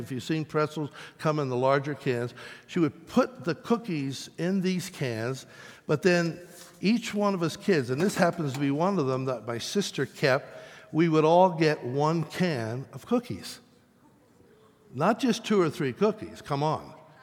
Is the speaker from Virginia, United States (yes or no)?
no; Pennsylvania, United States; I grew up back east in Pennsylvania, and I grew up in the home I remember was a two-story white clapboard house with lots of windows